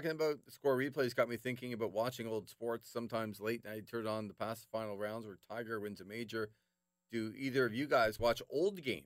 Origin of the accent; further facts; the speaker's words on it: Toronto, Ontario, Canada; growing up in Toronto